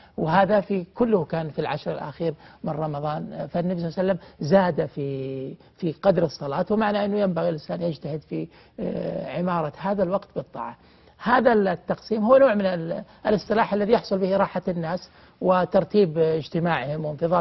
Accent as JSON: {"language": "Arabic", "region": "Al-Qassim", "country": "Saudi Arabia", "said": "أنا أعرف مسجد في بعض الجهات عندنا في القصيم"}